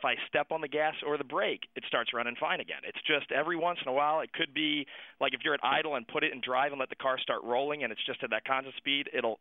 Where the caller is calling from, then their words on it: Lexington Park, Maryland, United States; Hey, guys … I'm calling you from Lexington Park, Maryland.